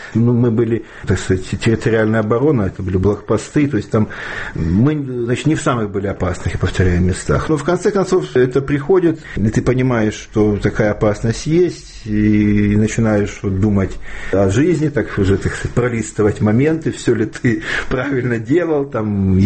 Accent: Kharkiv Oblast, Ukraine; Мы все из Харьковской области были.

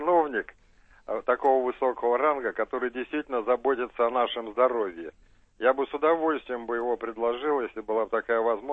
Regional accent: Moscow, Russia; Я москвич.

